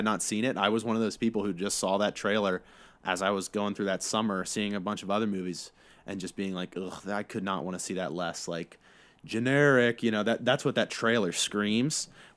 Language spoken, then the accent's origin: English; Ohio, United States; Growing up in Southwest Ohio, I can relate. I know a lot of people from Kentucky.